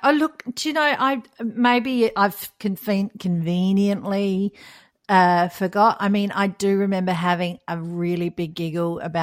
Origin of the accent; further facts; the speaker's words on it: Australia; I was sort of having a giggle about that, but I'm Australian.